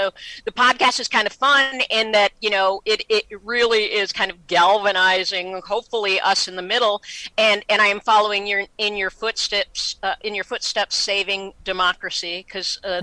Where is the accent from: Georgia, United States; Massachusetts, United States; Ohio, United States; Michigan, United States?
Michigan, United States; I went back to Michigan this last week. I'm from Michigan.